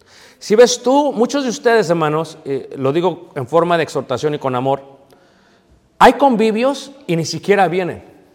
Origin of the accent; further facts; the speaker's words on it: United States; Pero como estadounidense tienes que sacar el pasaporte, hermanos.